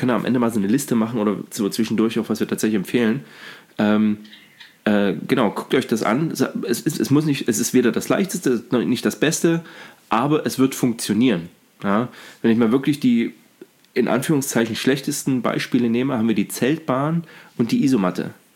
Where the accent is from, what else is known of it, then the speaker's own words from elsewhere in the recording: eastern Germany, Germany; in meiner Heimatstadt im Osten